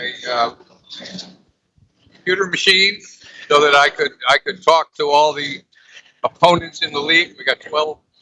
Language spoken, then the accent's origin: English; Stamford, Connecticut, United States; I grew up in Stamford, Connecticut, and the sports editor was a friend of mine.